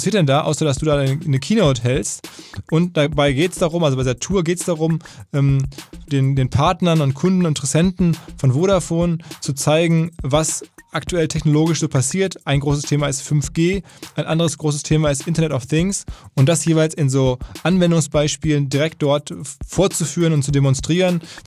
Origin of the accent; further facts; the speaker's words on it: Essen, North Rhine-Westphalia, Germany; das Ruhrgebiet oder in meinem Falle einfach meine Heimat. Vor 40 Jahren in Essen auf die Welt gekommen